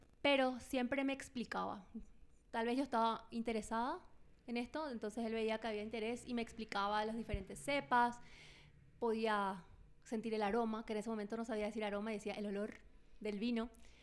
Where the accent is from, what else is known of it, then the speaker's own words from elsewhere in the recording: Paraguay; moved away as an adult; now in Bogotá, Colombia; soy de Paraguay, vivo en Bogotá hace 5 años, ahora en enero cumplí 5 años.